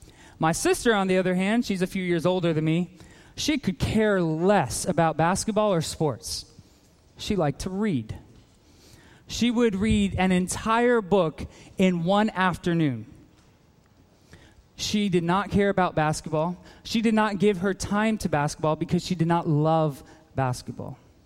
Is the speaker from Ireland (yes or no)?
no; Philippines; Growing up in the Philippines